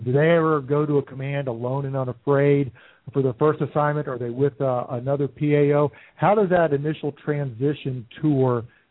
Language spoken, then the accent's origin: English; the South, United States; But I'm just a Southerner. It all sounds equally horrible to me.